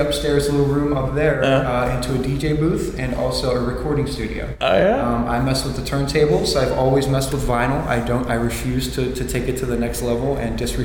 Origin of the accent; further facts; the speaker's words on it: Kittanning, Pennsylvania, United States; because I am from Pittsburgh originally. I'm from Katanning, which is about half an hour north up 28. So I grew up in the country, was always attracted to Pittsburgh.